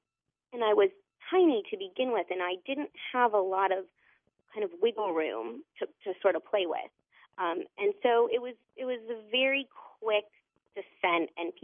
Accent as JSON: {"language": "English", "town": "Jacksonville", "region": "Florida", "country": "United States", "said": "I'm from Jacksonville."}